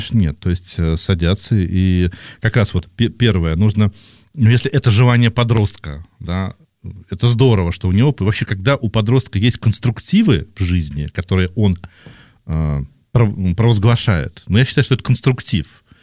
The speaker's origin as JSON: {"language": "Russian", "region": "Moscow", "country": "Russia", "said": "так как мы живем в Москве, и мы больше опираемся на свой опыт, потому что мы москвичи"}